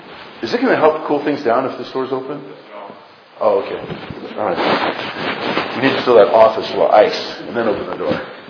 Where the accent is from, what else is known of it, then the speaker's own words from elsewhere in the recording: California, United States; You guys are going to cut me some slack because I'm from California, right?